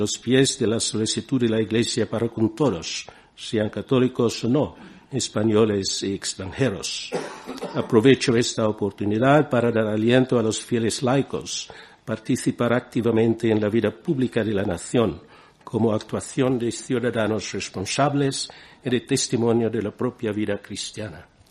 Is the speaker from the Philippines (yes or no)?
yes; Philippines; visitando muchos lugares que fueron las fuentes de la evangelización de mi tierra, como conventos, santuarios, monasterios, de Covadonga a Granada